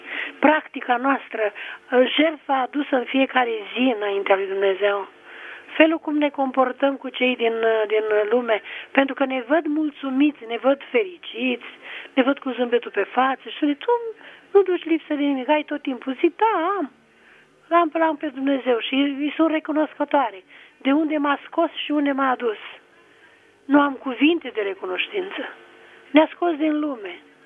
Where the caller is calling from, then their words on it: Bacău, Bacău County, Romania; Sunt de la Bacău.